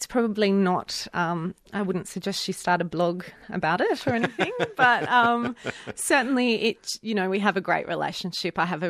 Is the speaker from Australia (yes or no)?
yes; Auburn, New South Wales, Australia; I grew up in Auburn, which is a interesting little part of Western Sydney